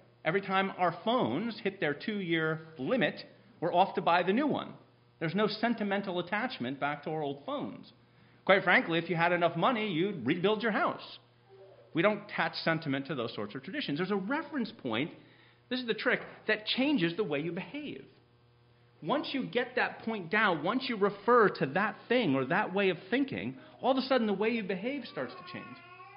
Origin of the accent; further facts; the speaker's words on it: United States; Well, I'm an American. Americans tend to be rather efficient.